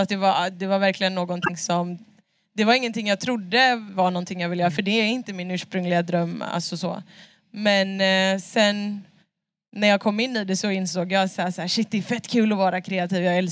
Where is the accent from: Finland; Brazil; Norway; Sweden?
Brazil; jag influeras väldigt mycket av så här, latinamerikanska instrument, eftersom att jag är från Brasilien.